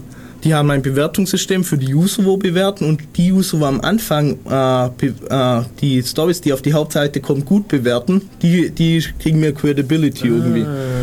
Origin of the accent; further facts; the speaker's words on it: Ulm, Baden-Württemberg, Germany; weil ich komme auch aus Ulm